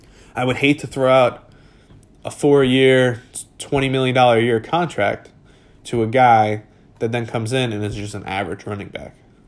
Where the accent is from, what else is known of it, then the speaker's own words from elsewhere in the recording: New York, United States; I'm from New York. I was raised in New York. I love New York.